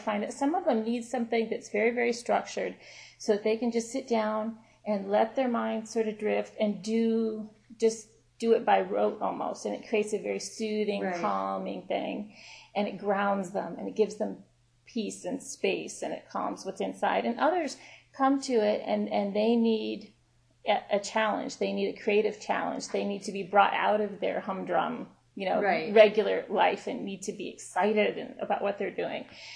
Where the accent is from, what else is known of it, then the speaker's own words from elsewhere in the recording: New Jersey, United States; born there; also born or lived in New York / Pennsylvania / Europe / Africa; Europe and Africa and New York and Pennsylvania. I was born in New Jersey, but my family lives in New York and Pennsylvania. I had moved 20 times by the time I was 20.